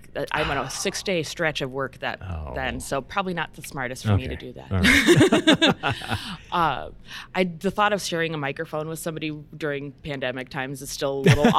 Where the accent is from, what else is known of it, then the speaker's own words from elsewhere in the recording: Iowa, United States; It might have just been because I was from Iowa. You know, we'd always go to Sioux City when it came to going to see like a touring show